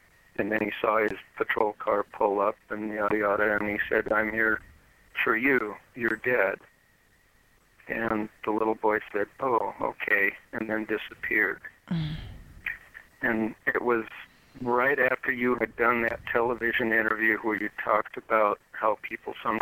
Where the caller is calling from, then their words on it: Bozeman, Montana, United States; Hi, Danielle. I'm in Bozeman.